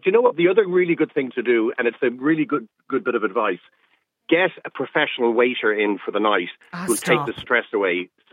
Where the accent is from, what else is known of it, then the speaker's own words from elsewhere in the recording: Leinster, Ireland; in the sitting room where we grew up in County Offaly